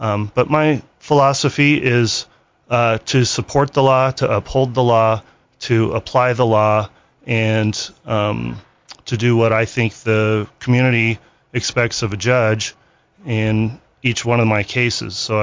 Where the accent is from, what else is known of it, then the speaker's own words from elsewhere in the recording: Idaho Falls, Idaho, United States; I grew up here in Idaho Falls, went to Falls Valley Elementary School, first grade, went to Bonneville High School.